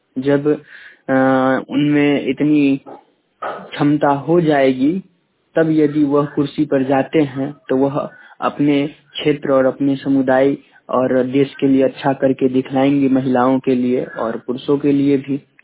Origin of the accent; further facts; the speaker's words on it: Ujiyarpur, Bihar, India; मैं उजियारपुर प्रखंड का निवासी हूँ।